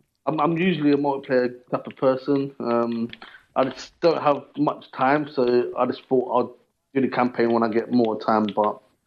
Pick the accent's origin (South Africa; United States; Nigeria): Nigeria; because I'm originally from Nigeria